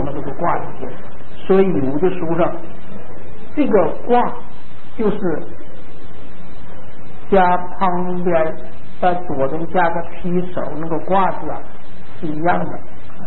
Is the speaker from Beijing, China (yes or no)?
yes; Beijing, China; 我们北方叫鸡子，这个人念我们土话的啊。鸡子就是鸡蛋的意思。尤其咱们北京人啊，天津人啊，都说鸡子。